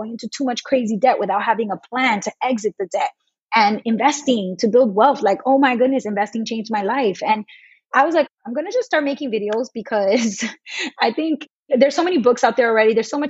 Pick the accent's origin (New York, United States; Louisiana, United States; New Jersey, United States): New York, United States; So it was like perfect for me being that I'm from New York and I knew the school system well.